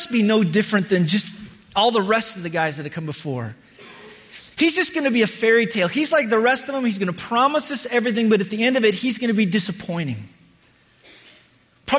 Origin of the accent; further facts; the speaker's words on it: Wyoming, United States; But I grew up in Wyoming, and growing up in Wyoming, I can promise you, sheep are not the dumbest animals on the planet.